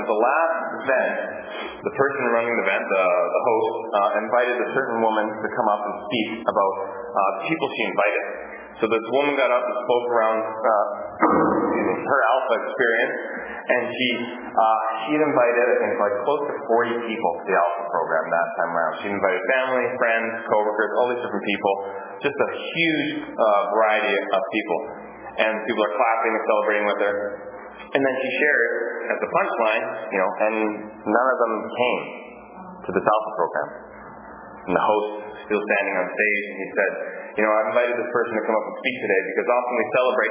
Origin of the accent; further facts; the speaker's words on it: Nanaimo, British Columbia, Canada; I remember when I came back from Bible college one summer to Nanaimo, I went to pick up my younger brother from one of the elementary school that I used to attend as a young boy.